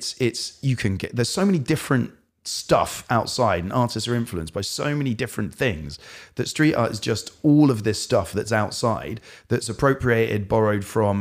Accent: London, United Kingdom; I grew up in North London in a small town on the edge of an IKEA. It was inherently really boring.

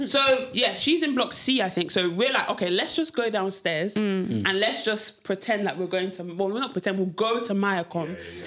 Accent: East of England, United Kingdom; I'm from Essex, so I'm not in these, I'm not on any road. I'm just like, country lanes.

